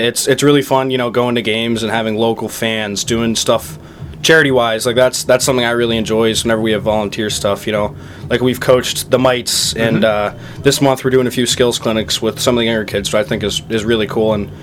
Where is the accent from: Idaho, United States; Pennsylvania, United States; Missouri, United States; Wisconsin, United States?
Pennsylvania, United States; Pittsburgh; I grew up in Pittsburgh, obviously, just played some local organizations.